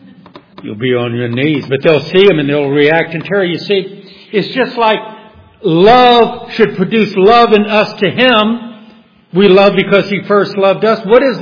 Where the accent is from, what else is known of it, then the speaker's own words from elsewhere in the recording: New Orleans, Louisiana, United States; I've been through hurricanes growing up in New Orleans.